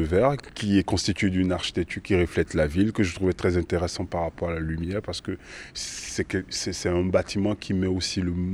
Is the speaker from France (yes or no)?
no; Benin; je viens de l'Est Dahomey, qui est aujourd'hui le Bénin